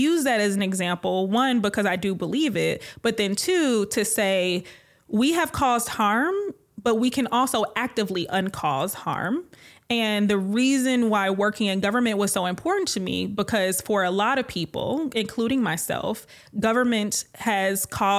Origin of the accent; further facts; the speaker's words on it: Detroit, Michigan, United States; That's how I grew up in Detroit. We didn't have grocery stores. Guess what? We had a garden. Everybody shared the garden.